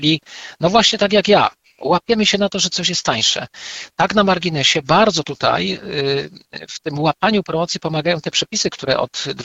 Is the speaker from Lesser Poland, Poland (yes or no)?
yes; Kraków, Lesser Poland, Poland; Wie pan, ja jestem z Krakowa, to do czegoś jednak obliguję.